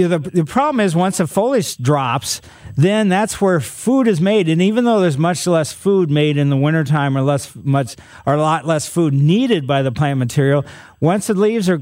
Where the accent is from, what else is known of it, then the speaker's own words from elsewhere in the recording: Ellisville, Missouri, United States; also born or lived in St. Louis; Growing up in Ellisville, my grandmother lived in Richmond Heights, and she, managed a grocery store in the city. And, my first 5 years or so, I lived in the city right by the Botanical Garden on Flat. And then my parents in 55 moved out to Ellisville.